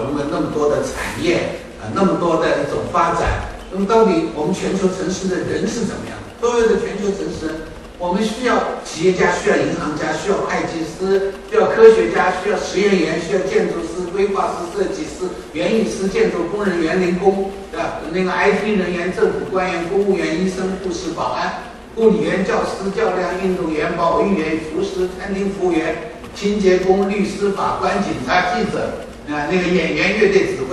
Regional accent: Shanghai, China; 我们上海人就是上海这座城市塑造的。

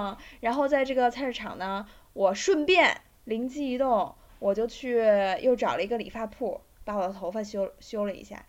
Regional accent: Beijing, China; 他可能就已经听出来我是北京的了。他就问我：“你是北京的吗？”我说是。

